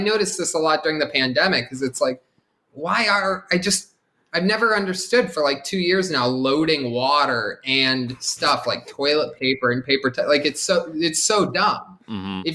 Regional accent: Ohio, United States; born or raised there

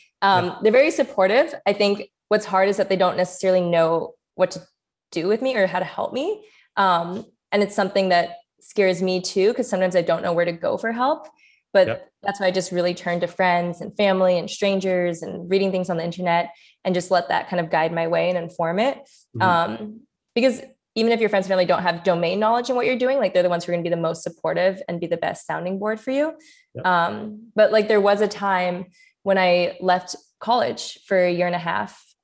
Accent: Santa Monica, California, United States; I grew up in Santa Monica, which is, you know, very safe, nice, beachy town, and it's diverse.

